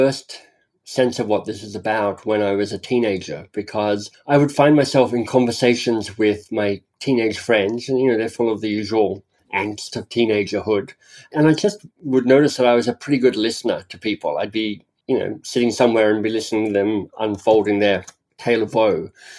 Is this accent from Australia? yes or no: yes; Australia; also born or lived in England / United States; now in Toronto, Canada; I live in Toronto, Canada. Like, I'm Australian originally, but left Australia 30 years ago and wandered around England for a bit and then the US for a tiny bit. And then 21 years ago, I guess, came up here.